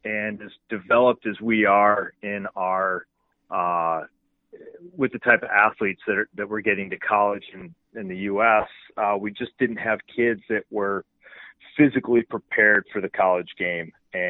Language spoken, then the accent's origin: English; Milwaukee, Wisconsin, United States; now in Florida, United States; I grew up in Milwaukee, Wisconsin, and in a very circuitous route, made my way down to Florida.